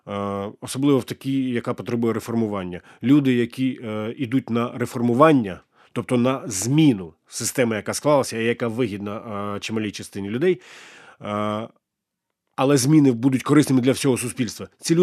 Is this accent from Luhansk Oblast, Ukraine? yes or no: no; Cherkasy Oblast, Ukraine; Коли і на моїй рідній Черкащині те саме, що і в місті Києві, в столиці України